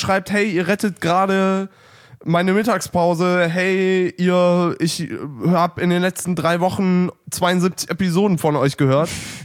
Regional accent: Neuss, North Rhine-Westphalia, Germany; Bin aus Neuss.

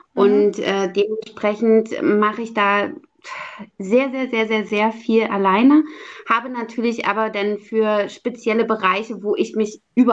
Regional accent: Halle, Saxony-Anhalt, Germany; ich habe eine Ausbildung zur Modegestalterin gemacht, mhm, in meiner Heimatstadt in Halle-Saale.

